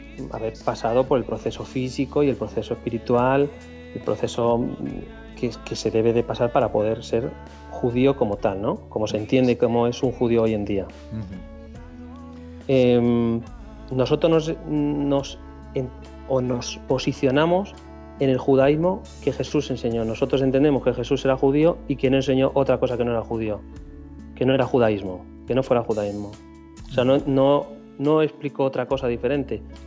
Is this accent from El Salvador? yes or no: no; Spain; Yo vengo de, bueno, pues como muchos españoles, ¿no?, de un contexto culturalmente cristiano.